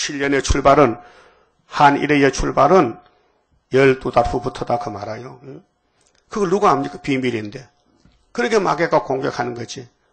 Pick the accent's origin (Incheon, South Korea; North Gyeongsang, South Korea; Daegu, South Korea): North Gyeongsang, South Korea; Uiseong; 우리 고향 사람이라 의성의 비안이라 같은 군에 살아. 고향에.